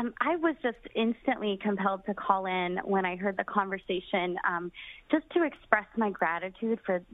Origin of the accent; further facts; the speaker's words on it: Midwest, United States; now in New York, United States; I am a white woman. I grew up in the Midwest, and since living in New York